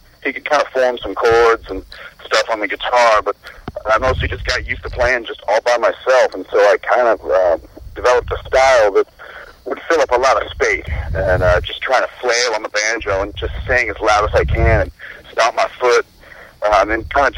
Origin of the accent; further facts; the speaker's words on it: Iowa, United States; Yeah, I was born and raised and still live in Lee County, Iowa, which is the very southeastern tip of the state. It's right where the Mississippi River and the Des Moines River meet.